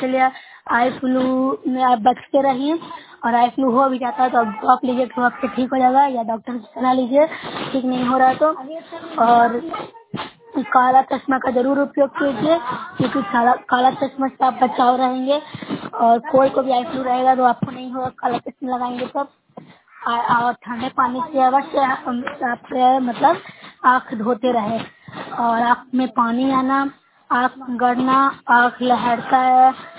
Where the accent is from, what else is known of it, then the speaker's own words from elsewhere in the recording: Bihar, India; मैं नौसरा ब्लॉक से हूँ, जिला नालंदा के निवासी हूँ।